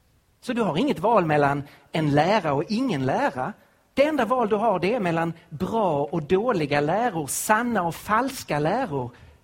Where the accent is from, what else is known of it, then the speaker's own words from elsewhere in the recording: Sweden; Det skönaste vi som svenskar vet, det är ju att om någon påstår någonting, att vi då kan svara precis.